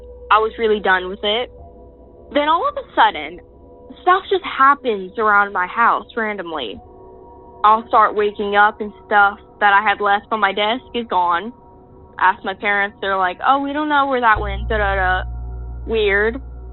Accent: Indiana, United States; I'm from Evanston, Indiana.

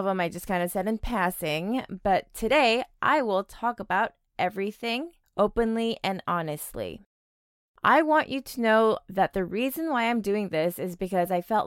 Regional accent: South Korea; now in United States; I grew up in Korea. And even after moving to the States, was raised in a very Korean household.

